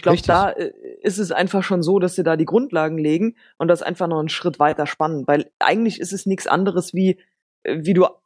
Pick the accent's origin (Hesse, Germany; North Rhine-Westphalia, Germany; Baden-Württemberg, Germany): Hesse, Germany; Walldorf; Niklas Süle zum Beispiel ist hier aus dem Ort, wo ich herkomme, ist vor Jahren schon von Rot-Weiß-Walldorf zu Hoffenheim gewechselt